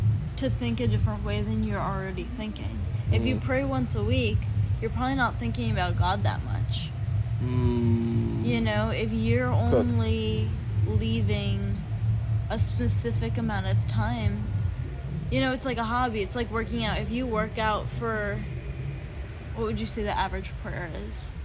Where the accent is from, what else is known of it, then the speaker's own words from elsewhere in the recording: California, United States; I'm from Southern California, and I'm a junior at High Point